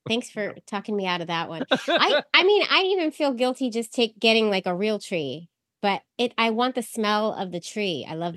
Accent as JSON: {"language": "English", "town": "San Francisco", "region": "California", "country": "United States", "said": "because she's from Queens and I'm from San Francisco."}